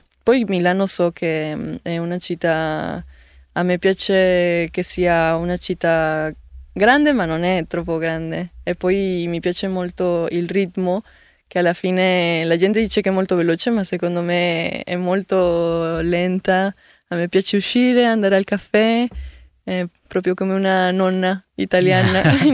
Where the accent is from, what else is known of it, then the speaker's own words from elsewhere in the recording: Oaxaca, Mexico; Italian is a second language; now in Milan, Italy; Sì, sono da Oaxaca, quindi da Oaxaca per il mondo.